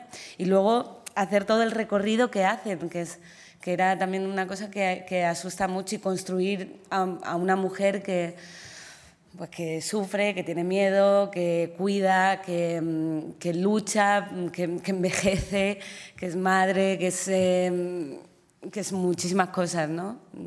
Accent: Andalusia, Spain; Somos malagueños también, yo soy de un pueblo

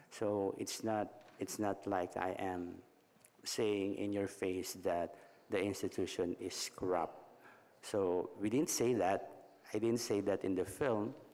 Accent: Philippines; as a Filipino and as a Filipino filmmaker, I would love my film to have a better and good reception in the Philippines, because this is about the Filipino people and the situation in our country.

